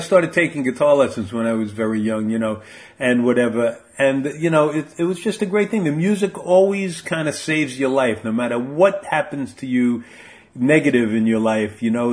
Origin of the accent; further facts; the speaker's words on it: Long Island, New York, United States; I'm a Jewish guy growing up on Long Island.